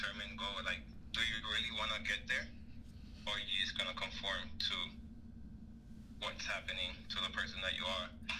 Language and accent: English; Trujillo Alto, Puerto Rico; now in Orlando, United States; Bro, Trujillo Alto, Puerto Rico.